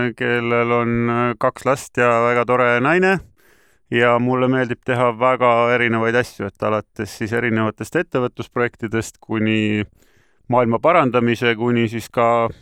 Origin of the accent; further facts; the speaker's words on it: Tallinn, Harju County, Estonia; kust ma sündisin Tallinnas, ma arvan, et esialgu kuskil kahetoalises Lasnamäe korteris, siis siis kuni kuuenda klassin olingi 90. Aastani kasvasin Tallinnas, vahepeal natuke vahetasime elukohti.